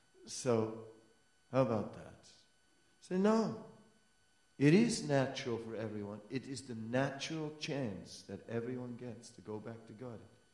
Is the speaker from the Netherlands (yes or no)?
yes; Amsterdam, North Holland, Netherlands; I'm from Amsterdam, you know, I grew up with these things, right?